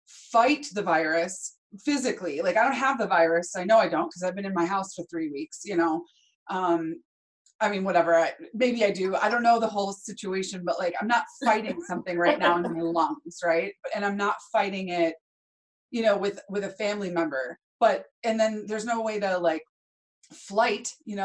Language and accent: English; Chicago, Illinois, United States; you know, I'm from Chicago and I'm thinking about like in New York City